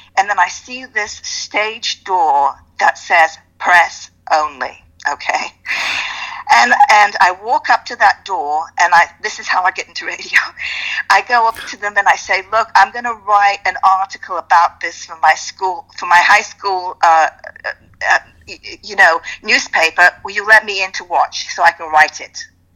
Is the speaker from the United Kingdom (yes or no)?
yes; United Kingdom; They're British, I'm British, all right?